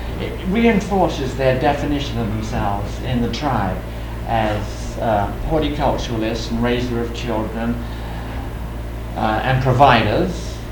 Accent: England, United Kingdom; now in United States; It surprised me because I'm English and it doesn't happen in England.

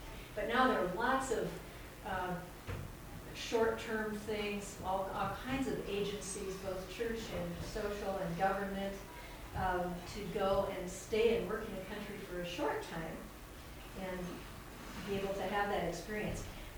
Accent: United States; Growing up in America, we're very hesitant about the idea of I mustn't impose my beliefs on anybody else

